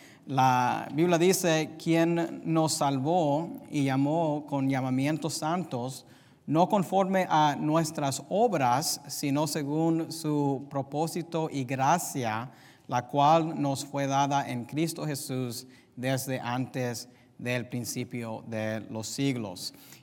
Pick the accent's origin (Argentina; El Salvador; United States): United States; first language en; Spanish is a second language; Y como yo crecí en los Estados Unidos y crecí primeramente hablando inglés, yo no conozco mucho de los dichos de la gente en español.